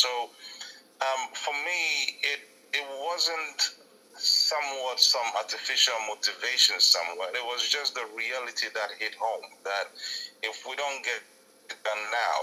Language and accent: English; Ghana; I'm no different from any other Ghanaian. I'm very Ghanaian. And I love my country.